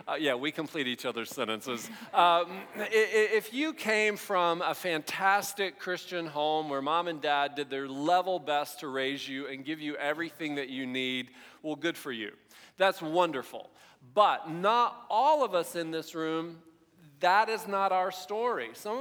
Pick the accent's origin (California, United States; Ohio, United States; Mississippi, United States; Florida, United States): Ohio, United States; now in Portland, United States; I run a bike shop outside of Portland, Oregon. Now, I grew up in Ohio, but I actually went to school in Oregon.